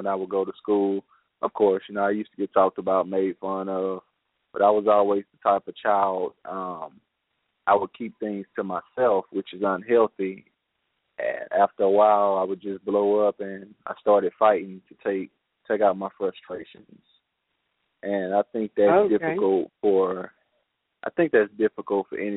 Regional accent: Houston, Texas, United States; I'm a new author. I'm from Houston, Texas. Been here all my life. I'm 27 years old

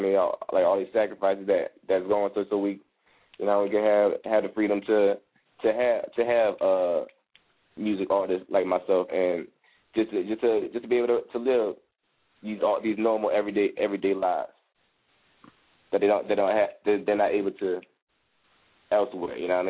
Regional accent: New Orleans, Louisiana, United States; You know what I mean? I'm a rapper from New Orleans

